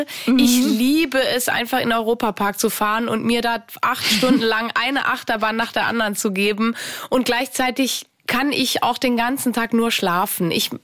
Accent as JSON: {"language": "German", "country": "Switzerland", "tie": "born or raised there", "said": "ich bin so privilegiert aufgewachsen in der Schweiz mit so einer tollen Familie."}